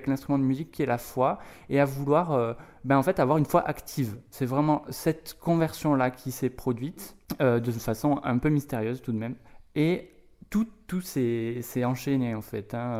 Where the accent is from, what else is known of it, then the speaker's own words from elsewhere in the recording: Tarbes, Occitanie, France; also born or lived in Lourdes; Alors moi j'ai grandi dans les Hautes-Pyrénées, je suis né à Lourdes, j'ai toujours vécu à Tarbes ou dans les environs.